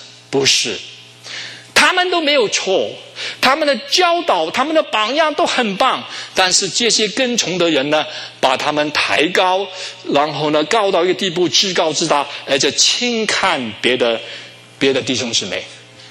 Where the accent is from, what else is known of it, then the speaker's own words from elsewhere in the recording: Hong Kong; 我是从香港来的。